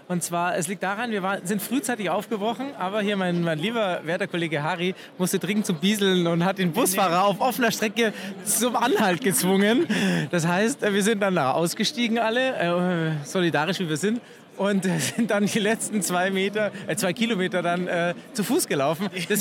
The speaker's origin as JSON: {"language": "German", "town": "Strasbourg", "region": "Grand Est", "country": "France", "said": "Und ich komme ja aus Straßburg"}